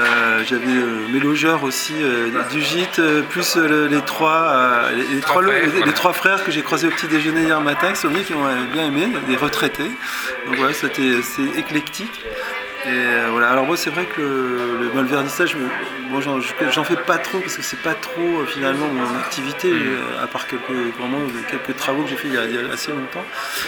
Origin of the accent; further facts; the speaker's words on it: Gardanne, Provence-Alpes-Côte d'Azur, France; effectivement je viens de Gardanne, de Marseille, donc c'est les transports qui sont longs